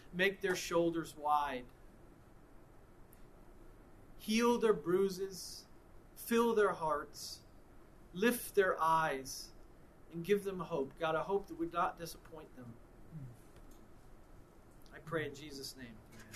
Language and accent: English; Tampa, Florida, United States; Guy said, "Where are you from?" I say, "Tampa." He says, "The Mons Venus," which is a strip club. That's what he knew about Tampa.